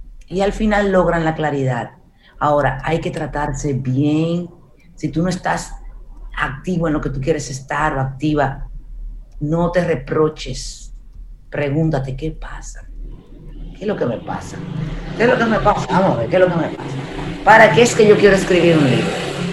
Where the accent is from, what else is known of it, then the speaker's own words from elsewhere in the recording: Distrito Nacional, Dominican Republic; yo crecí en Gaspe